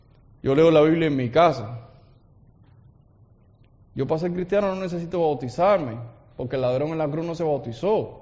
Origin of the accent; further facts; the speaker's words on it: Cuba; now in United States; Como yo soy de Cuba, los cubanos normalmente no vienen a través del desierto de Nuevo México